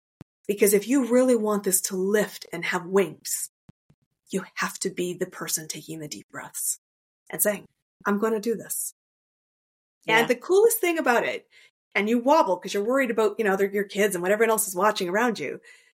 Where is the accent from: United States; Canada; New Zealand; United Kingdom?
Canada; I'm Canadian.